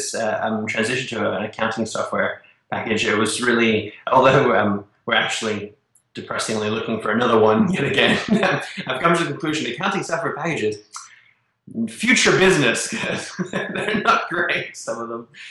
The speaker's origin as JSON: {"language": "English", "country": "Australia", "said": "I contacted the CEO of Atlassian and was like, hey, I'm an Australian as well."}